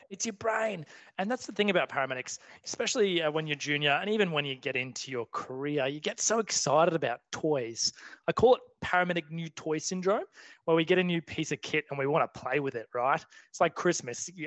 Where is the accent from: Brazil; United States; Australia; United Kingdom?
Australia; I'm from Australia.